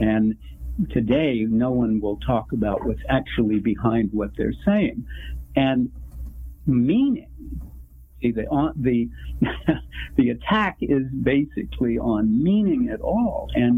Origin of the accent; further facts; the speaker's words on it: United States; My brother and I grew up on Apache holy grounds.